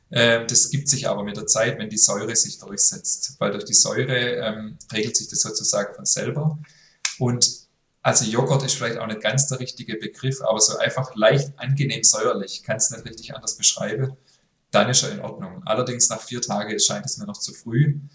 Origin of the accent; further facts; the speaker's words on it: Berlin, Germany; now in Düsseldorf, Germany; ich bin Berlinerin und lebe inzwischen in Düsseldorf.